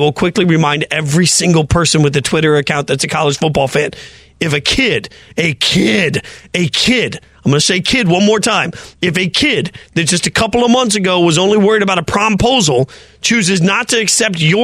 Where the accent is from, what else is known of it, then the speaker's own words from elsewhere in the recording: Las Vegas, Nevada, United States; y'all know I'm from Vegas originally. I got buddies out in that city.